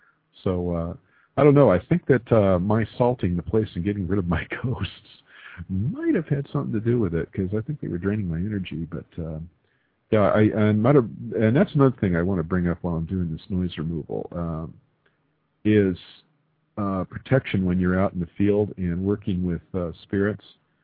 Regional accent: El Paso, Texas, United States; born there; Because I was born in El Paso. I was born at Fort Bliss. Yeah, I'm an Army brat.

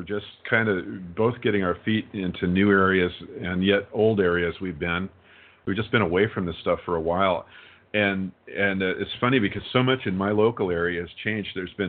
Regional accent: Scotland, United Kingdom; because I'm a Scottish guy, you know, and I'm a guy.

